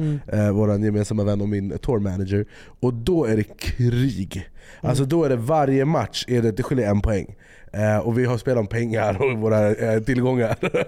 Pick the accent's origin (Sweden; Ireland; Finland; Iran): Iran; jag är ändå iranier. Vi kan racket.